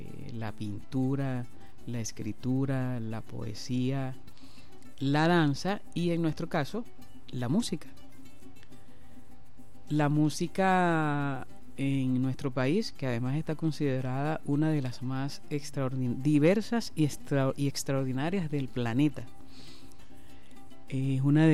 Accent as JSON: {"language": "Spanish", "country": "Venezuela", "said": "en el caso de nosotros, de nuestro país, el ser venezolano."}